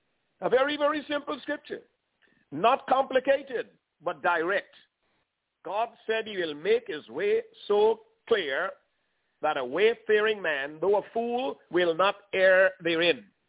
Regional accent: Guyana; born there; I was born in South America in a country named at the time British Guyana. And as a little boy, I was born in a family of 12 children, the fourth child.

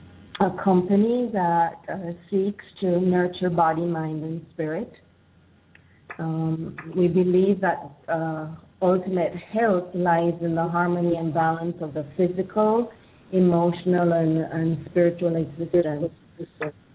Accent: Jamaica; I'm from Jamaica, and in Jamaica, we don't have a CVS or a Walgreens on every corner of the street.

